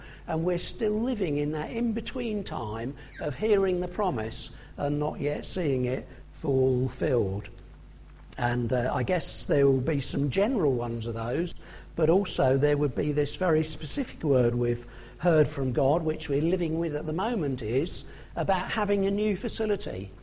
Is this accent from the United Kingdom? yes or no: yes; England, United Kingdom; Now, I was born in England and I've always lived in England, so I'm not very familiar with names that come from other cultures.